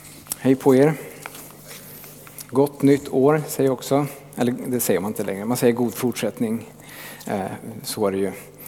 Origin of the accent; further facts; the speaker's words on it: Karlstad, Värmland, Sweden; Det här är hemma i Lilla Skåre där jag kommer ifrån, utanför Karlstad.